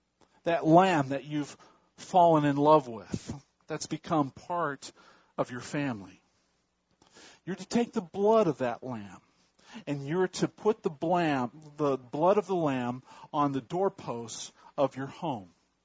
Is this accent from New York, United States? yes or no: no; California, United States; I grew up in the San Joaquin Valley, the breadbasket of the United States.